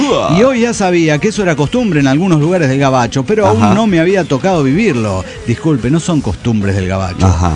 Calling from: Farmington Hills, Michigan, United States; de Farmington Hills, Michigan.

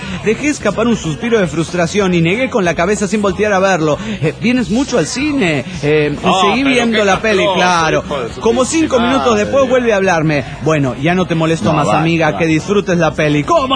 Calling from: Mexico City, Mexico; del DF Mexicano.

